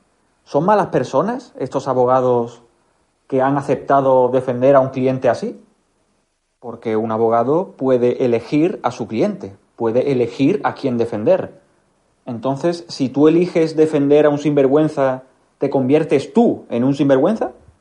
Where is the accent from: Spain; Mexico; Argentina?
Spain; Málaga, Andalusia; de Málaga.